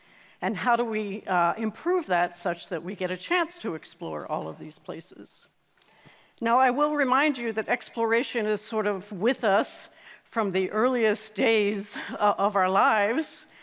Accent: Dayton, Ohio, United States; As I already told you, I'm from Ohio, Dayton, Ohio, which is known as the home of aviation.

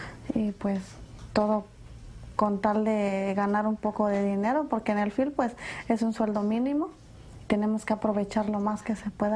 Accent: Huixtlahuaca, Oaxaca, Mexico; moved away; Soy de Huixlahuaca, Oaxaca, y estoy aquí desde 1991. Pues yo en mi pueblo ya se habla el mixteco

